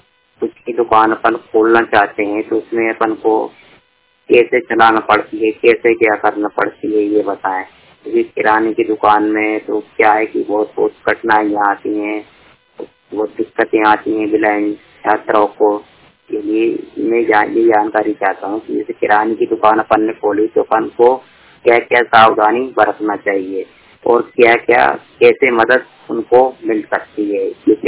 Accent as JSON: {"language": "Hindi", "region": "Madhya Pradesh", "country": "India"}